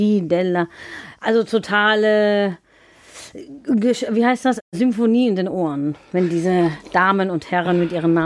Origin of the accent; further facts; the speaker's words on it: Offenburg, Baden-Württemberg, Germany; Und ich bin in Deutschland geboren. In Offenburg im Josefskrankenhaus. Also so richtig ursprünglich, richtig, richtig offenburgerisch. Und da auch geboren und da aufgewachsen.